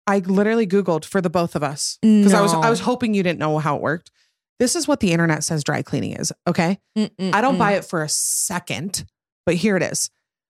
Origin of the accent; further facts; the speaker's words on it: Arizona, United States; I never knew what a white Christmas was because I was from Arizona.